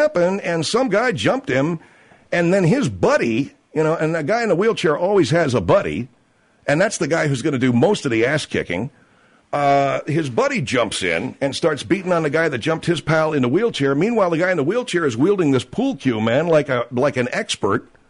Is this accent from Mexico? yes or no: no; Arcadia, California, United States; It's in my hometown of Arcadia.